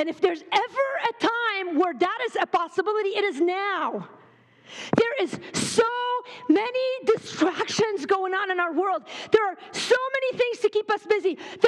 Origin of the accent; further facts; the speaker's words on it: Beirut, Beirut Governorate, Lebanon; I grew up in Beirut, Lebanon.